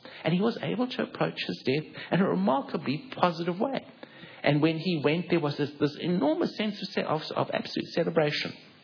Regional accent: South Africa; I come originally from South Africa

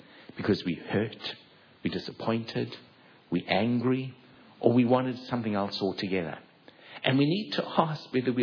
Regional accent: South Africa; I come originally from South Africa

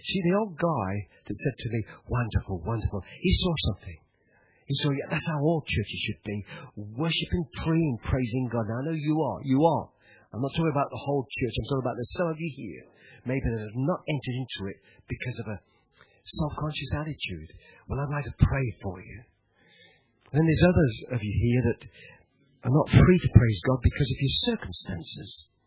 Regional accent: England, United Kingdom; I'm an Englishman set free. Stiff upper lip, you know.

